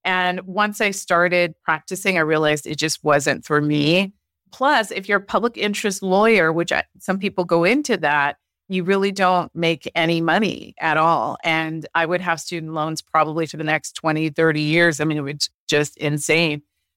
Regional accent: San Jose, California, United States; I grew up in East San Jose, which isn't like the best area of San Jose.

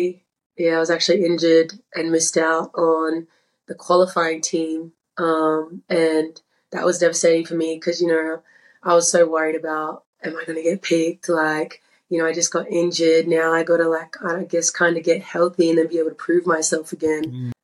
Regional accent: Brisbane, Queensland, Australia; Yeah, so I was born and raised in Brisbane, Queensland, Australia, the Sunshine State.

